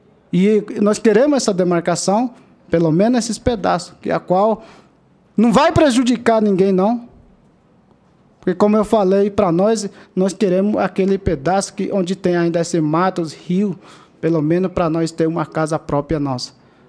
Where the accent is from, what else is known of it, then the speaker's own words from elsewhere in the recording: Brazil; nós somos daqui do Brasil